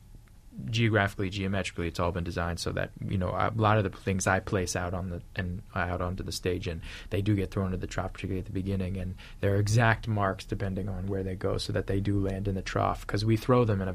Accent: United States; particularly as an American audience, or I speak for myself when I say this, there's this desperation for a theme.

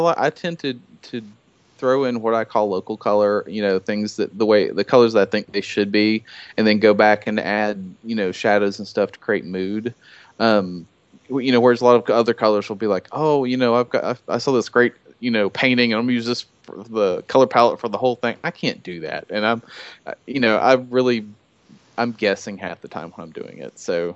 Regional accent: North Carolina, United States; now in Bristol, United States; we both live, you know, around Bristol, Tennessee, but I'm actually from North Carolina, so I've moved up here

